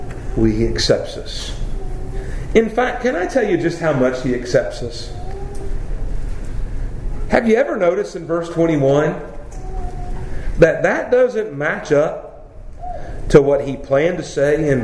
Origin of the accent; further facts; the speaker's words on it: Tennessee, United States; I grew up in Middle Tennessee, just south of Nashville. It's rolling hills